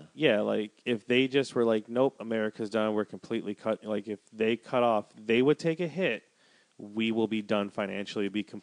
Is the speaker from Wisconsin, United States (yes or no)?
yes; Wisconsin, United States; I'm mixed, dude. I'm from Wisconsin, like that.